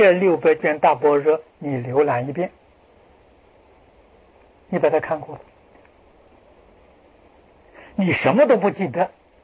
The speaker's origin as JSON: {"language": "Chinese", "country": "China", "said": "去过什么我们中国人讲乞丐的生活"}